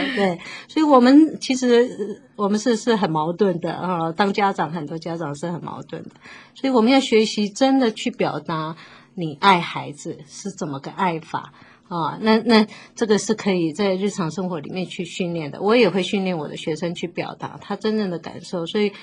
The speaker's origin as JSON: {"language": "Chinese", "country": "China", "said": "所以我们中国人学习到的可能是比较压抑的。"}